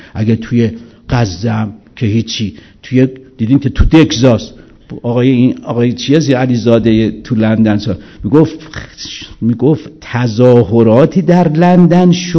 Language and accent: Persian; Iran; ما شرقیم، ما ایرانیم